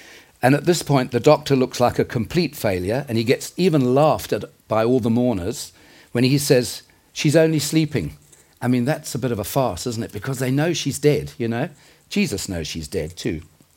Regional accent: South Africa; Quite a few years ago in the 80s, I came over from South Africa for a holiday

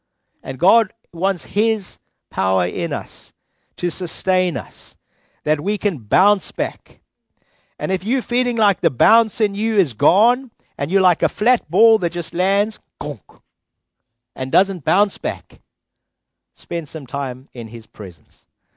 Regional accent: Zimbabwe; now in United Kingdom; We came from Zimbabwe here, and you guys opened your heart up to us and welcomed us here.

